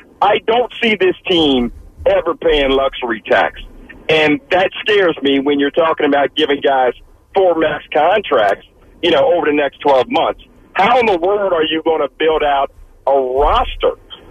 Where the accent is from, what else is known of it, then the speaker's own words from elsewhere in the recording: Philadelphia, Pennsylvania, United States; I like to be an optimistic fan, but I'm from Philly, and I try to keep things real.